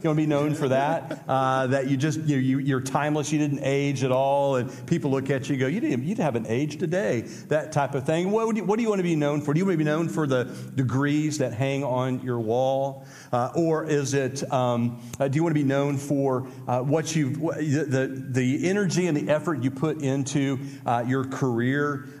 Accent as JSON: {"language": "English", "region": "Indiana", "country": "United States", "said": "I didn't know that there were vultures in Georgia. I'm from Indiana, and so I'm driving along"}